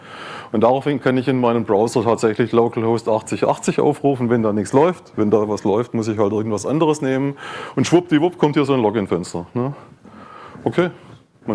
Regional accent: Baden-Württemberg, Germany; ich bin Schwabe, Württemberger, wir sind sparsam.

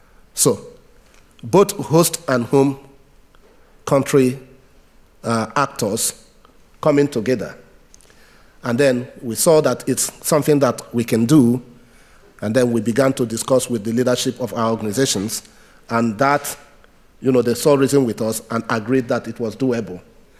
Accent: Nigeria; as a Nigerian lawyer that does not have the right of appearance in a Dutch court

